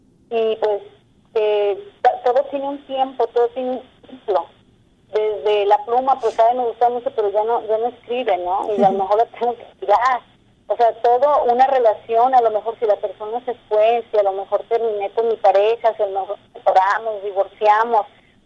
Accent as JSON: {"language": "Spanish", "town": "Autlán", "region": "Jalisco", "country": "Mexico", "lives_now": "Guadalajara, Mexico", "said": "No sé si sabes, pero yo soy de Autlán."}